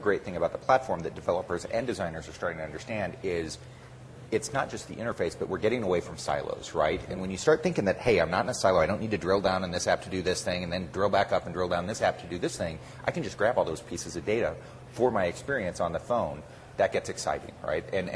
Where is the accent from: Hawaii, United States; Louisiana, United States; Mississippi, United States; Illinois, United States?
Illinois, United States; Chicago; I'm from Chicago, so I talked a little bit about what we can learn about design from John Hughes and some of his movies